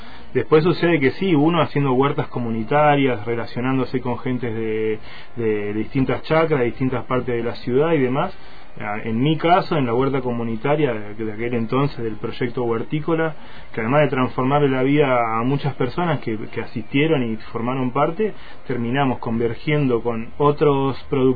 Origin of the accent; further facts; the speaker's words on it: Argentina; un montón de cosas que tenemos como nosotros, además, adosadas como argentinos.